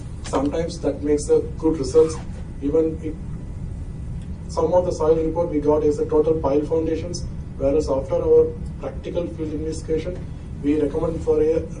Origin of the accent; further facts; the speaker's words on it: India; I'm from India. I got my 17 years of structural engineering experience in and around India.